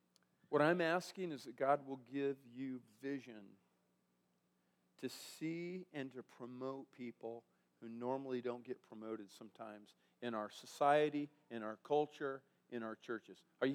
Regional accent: Fort Morgan, Colorado, United States; And I'm from this area. I'm from Fort Morgan, Colorado. Sterling was always our nemesis.

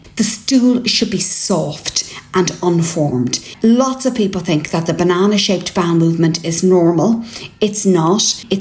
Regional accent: Ireland

